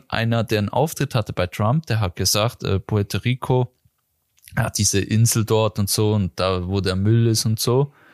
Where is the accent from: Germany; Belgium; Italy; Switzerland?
Switzerland; wenn ich als Schweizer schaue